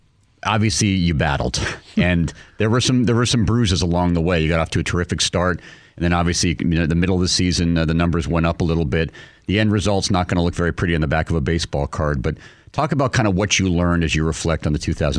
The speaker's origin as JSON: {"language": "English", "region": "California", "country": "United States", "tie": "born or raised there", "said": "I grew up in California, well. Too. I don't think California has an accent, really, necessarily."}